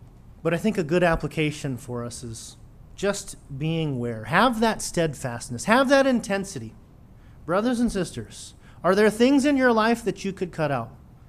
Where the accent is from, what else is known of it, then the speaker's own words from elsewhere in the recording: Philippines; They're Filipino, I'm Filipino. We're always late.